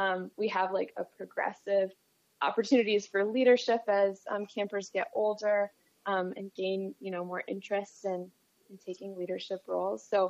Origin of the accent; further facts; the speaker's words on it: Twin Cities, Minnesota, United States; also born or lived in Ely; I grew up in the Twin Cities, but I was lucky enough to live up north in Ely, Minnesota for the past 6 years.